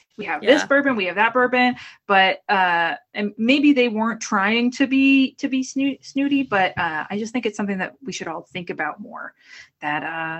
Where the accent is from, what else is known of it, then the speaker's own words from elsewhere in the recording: Boston, Massachusetts, United States; accent: Boston; I'm from the Boston area. I have an awful accent.